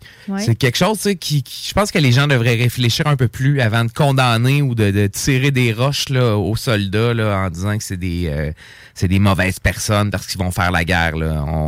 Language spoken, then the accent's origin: French; Quebec, Canada; notre dualité en tant que Français en Amérique du Nord.